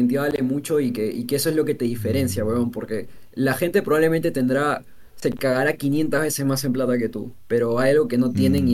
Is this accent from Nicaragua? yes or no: no; Peru; accent: Peruvian; Quiero principalmente que no perder el dejo peruano, porque me han dicho que sí tengo acento peruano, que el acento peruano se percibe.